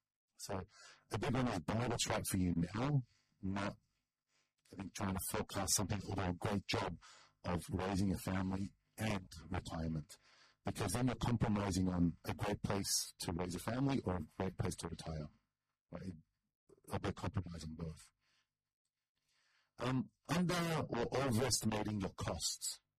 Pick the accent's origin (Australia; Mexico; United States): Australia; I'm from Australia